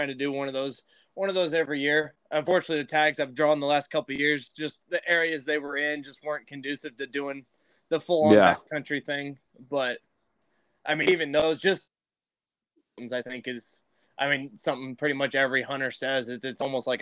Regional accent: Nevada, United States; now in Arizona, United States; I live in Arizona now. I'm originally from Nevada.

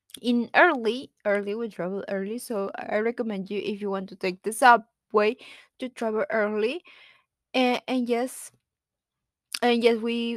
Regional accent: Peru; English is a second language; I am from Peru, so I know what is dangerous because I know.

